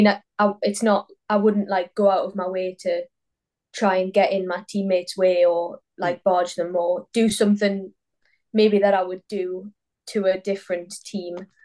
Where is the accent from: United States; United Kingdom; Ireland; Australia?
United Kingdom; But I'm British